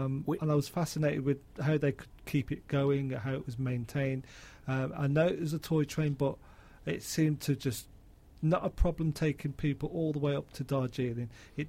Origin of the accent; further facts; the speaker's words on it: Birmingham, West Midlands, United Kingdom; I mean, I come from Birmingham, and back in the 70s, late 70s